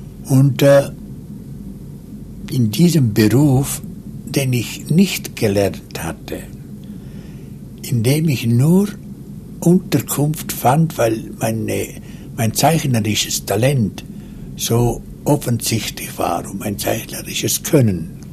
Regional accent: Trun, Graubünden, Switzerland; auf einer Wanderung, die ich von Trunz, meinem Heimatort in den Bergen, aus unternommen habe

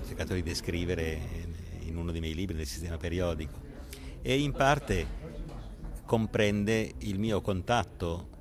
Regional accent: Turin, Piedmont, Italy; che è un po' la morale del mio paese, la morale torinese, che si è affinata in secoli di artigianato

